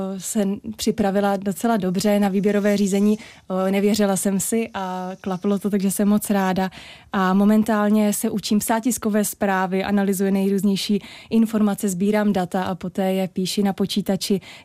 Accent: Trutnov, Hradec Králové Region, Czechia; Já jsem z Trutnova a Trutnov mám strašně moc ráda. Je to nádherné město pod Krkonošemi

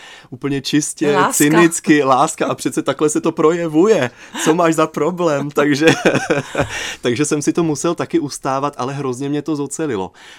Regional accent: Brno, South Moravian Region, Czechia; also born or lived in Ostrava; protože já jako Brňák jsem přišel do prostoru, který byl najednou velmi ostrý, velmi tvrdý, velmi razovitý

